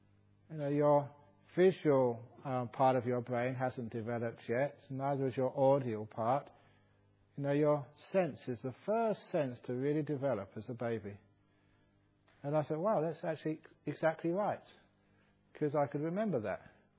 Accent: England, United Kingdom; born there; Maybe it's because I was born in England, I'm supposed to be polite.

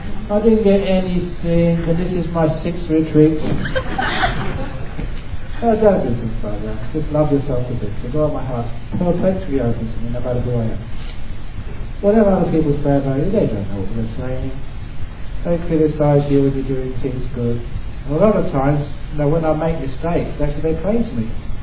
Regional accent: Australia; I'm Australian

